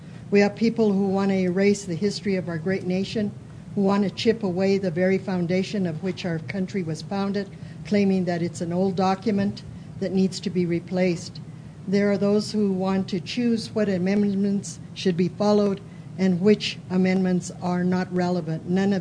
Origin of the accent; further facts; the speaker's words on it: Pueblo, Colorado, United States; I'm from Pueblo, Colorado.